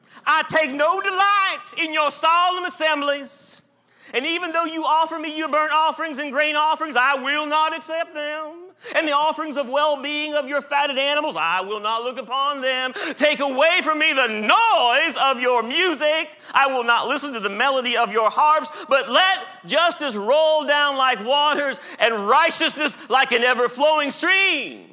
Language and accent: English; Ohio, United States; I grew up in Ohio.